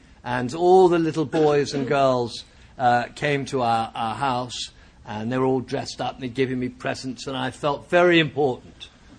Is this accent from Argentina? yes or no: no; England, United Kingdom; now in Los Angeles, United States; As you might have heard, if you're listening, I'm not from San Diego. And I live in Los Angeles, but I'm from England, actually. And I was born during World War II.